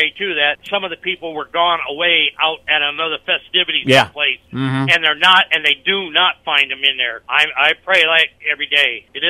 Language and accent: English; Davenport, Iowa, United States; the complex there in Davenport, because I'm from Davenport.